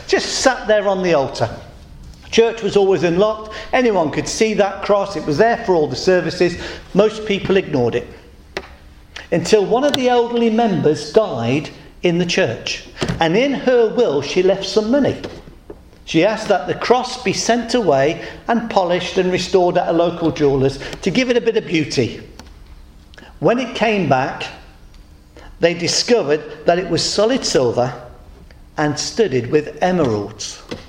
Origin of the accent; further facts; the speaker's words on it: West Midlands, United Kingdom; I grew up in the Midlands, spent most of my life in the Midlands till I moved down south.